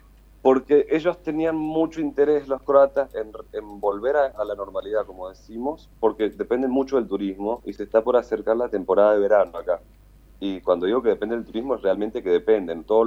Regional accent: Argentina; Y yo veo a esta ciudadanía como argentino

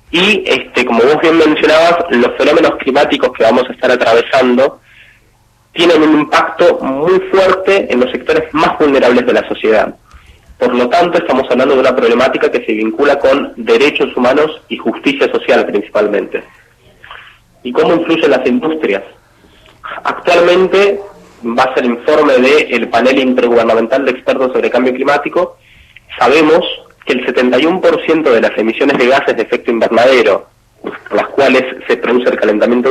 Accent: Argentina; soy el único de Argentina.

